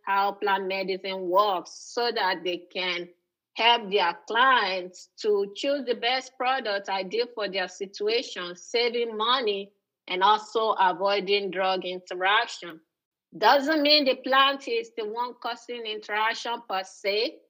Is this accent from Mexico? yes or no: no; Lagos, Nigeria; born there; My story started in Nigeria. I was born in Lagos, Nigeria. That's western part of Africa.